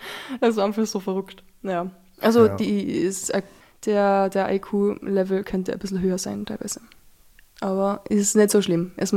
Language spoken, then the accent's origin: German; Carinthia, Austria; aber ich komme aus Kärnten, ist eh schon zu spät.